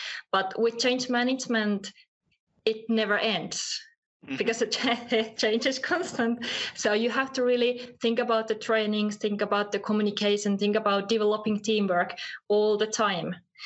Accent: Helsinki, Uusimaa, Finland; I'm from Finland, I live in Helsinki.

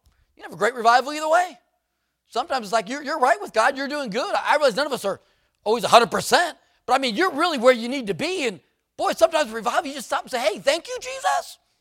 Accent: San Diego, California, United States; I grew up in San Diego. So I'm down in Imperial Beach, San Diego, growing up, and we're in a Baptist church there

